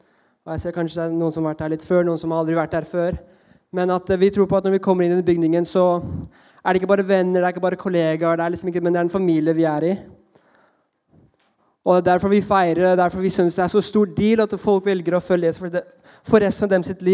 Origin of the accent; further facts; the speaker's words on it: Thailand; Jeg er oppvokst i Thailand, men mamma er norsk, og pappa fra Filippinene